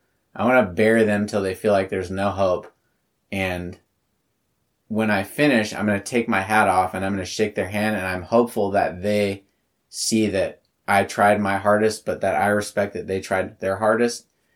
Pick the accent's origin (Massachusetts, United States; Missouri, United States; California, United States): California, United States; Santa Cruz; San Jose, California, not too far from where I grew up in Santa Cruz.